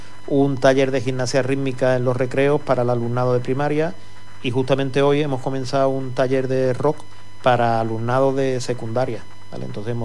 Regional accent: Cádiz, Andalusia, Spain; now in Huelva, Spain; porque yo soy de Cádiz y Huelva estaba más cerca de Cádiz

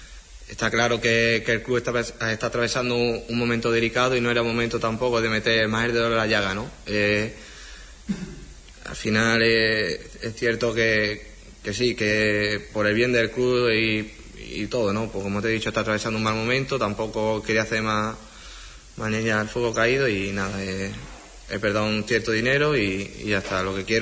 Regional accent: Huelva, Andalusia, Spain; cuando me fui mi primera vez de Huelva fue porque mi carrera futbolística, pues me querían varios equipos de más nivel

